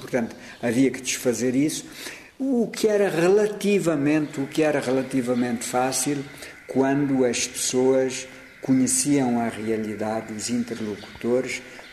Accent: Cape Verde; não estávamos lá como era habitual estarmos emprestados como portugueses, mas estávamos como cabo-verdianos.

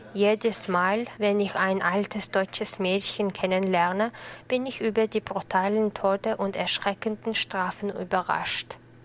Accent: Ulaanbaatar, Mongolia; German is a second language; ich komme aus der Mongolei. Ich bin 1995 geboren und in Ulaanbaatar, der Hauptstadt der Mongolei, gewachsen. Ich lerne Deutsch

